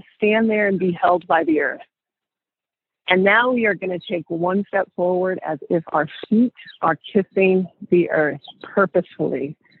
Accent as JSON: {"language": "English", "town": "Wichita", "region": "Kansas", "country": "United States", "said": "Listen, I'm from Wichita. You know, I don't know how to speak that."}